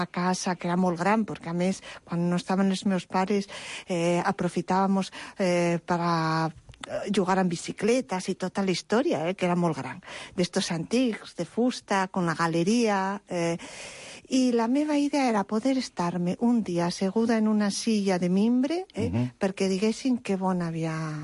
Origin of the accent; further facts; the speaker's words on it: Oviedo, Asturias, Spain; Jo, a Oviedo. Soc asturiana.